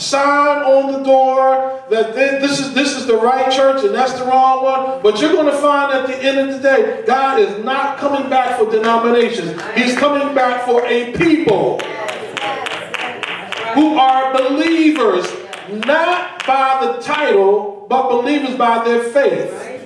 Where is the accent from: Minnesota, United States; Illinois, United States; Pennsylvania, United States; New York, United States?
Pennsylvania, United States; Philadelphia; I remember growing up in North Philadelphia and before coming out this way, in the late 70s, early 80s, West Philadelphia began to go through a transformation.